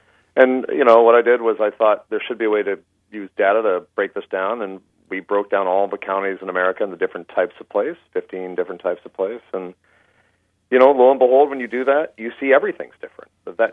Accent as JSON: {"language": "English", "region": "Michigan", "country": "United States", "tie": "born or raised there", "said": "So I grew up in Michigan. Michigan is a blue state, according to those red and blue maps, for quite a long time now."}